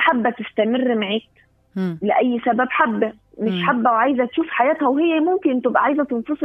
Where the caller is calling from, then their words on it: Cairo, Cairo Governorate, Egypt; انا من القاهره، انا بتكلمك من القاهره